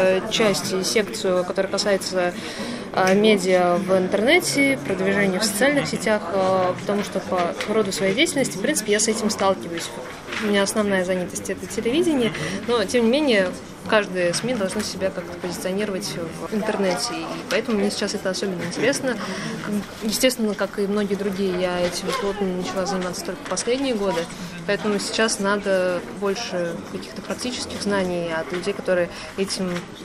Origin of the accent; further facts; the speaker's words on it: Samara, Samara Oblast, Russia; я из Самары.